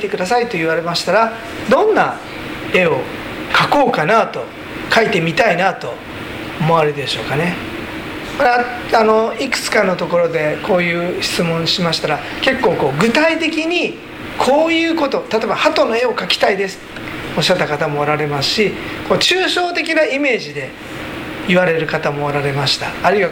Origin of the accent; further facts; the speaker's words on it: Yokohama, Kanagawa, Japan; born there; now in Tokyo, Japan; 私は横浜で生まれ、東京で長く住んでおりましたが、向島に来るまではずっとどちらかといえば東京の西側に住んでおりました。